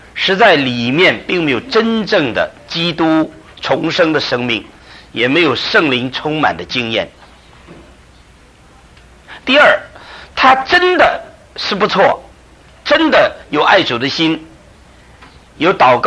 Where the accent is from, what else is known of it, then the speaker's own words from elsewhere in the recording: China; 虽然我们中国人说江山易改，秉性难移，难移不是不可能